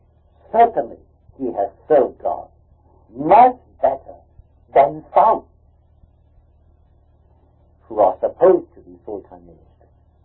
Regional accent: Shanghai, China; In China, in Shanghai. You know, I was brought up in Shanghai. I mean, that's my native city.

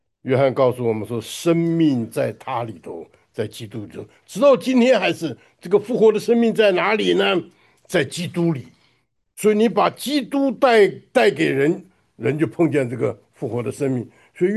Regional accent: China; 真的是，我们中国人讲是无药可救的了，对不对啊？

